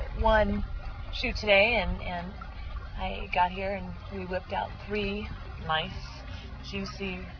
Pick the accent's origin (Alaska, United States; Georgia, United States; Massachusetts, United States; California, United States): California, United States; La Mirada; I am from La Mirada, California.